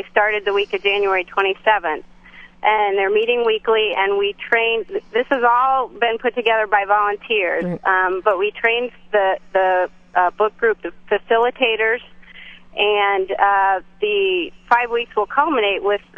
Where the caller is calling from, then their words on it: Toledo, Ohio, United States; I'm calling from Toledo, and I have a wonderful story to share.